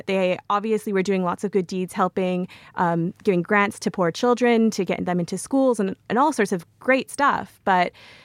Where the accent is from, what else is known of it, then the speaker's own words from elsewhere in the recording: the Prairies, Canada; I'm obviously not British. I grew up in Canada. And in the prairies